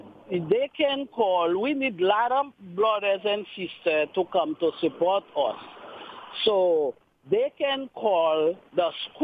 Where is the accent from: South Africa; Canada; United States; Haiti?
Haiti; English is a second language; But me, I come from Haiti.